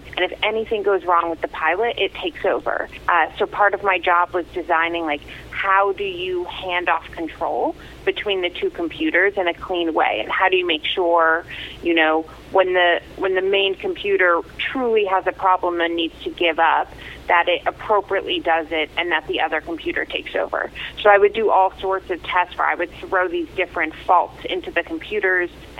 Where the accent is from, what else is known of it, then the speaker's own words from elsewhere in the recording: Croton-on-Hudson, New York, United States; Yes, so I grew up in Croton on Hudson. I went to like all Croton schools my whole life.